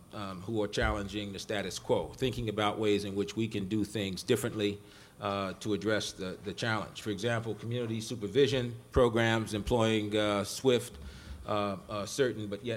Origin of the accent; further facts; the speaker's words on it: Brooklyn, New York, United States; my perspective really is shaped by growing up in Brooklyn in Bed-Stuy